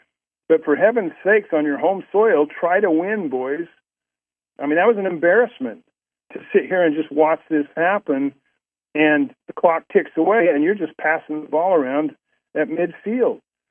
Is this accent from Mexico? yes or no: no; United States; I was embarrassed as an American that those are our best professional soccer players out there